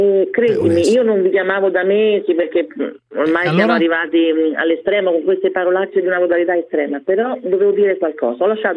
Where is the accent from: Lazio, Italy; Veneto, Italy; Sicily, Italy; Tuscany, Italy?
Lazio, Italy; Rome; Io come donna provo un orrore con 300 R e sono di Roma.